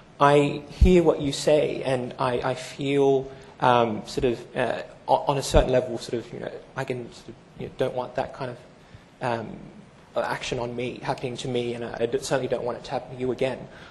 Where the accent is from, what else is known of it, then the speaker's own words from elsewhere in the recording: Australia; You say, "You know, my name is this. I'm from Australia. What do you do?"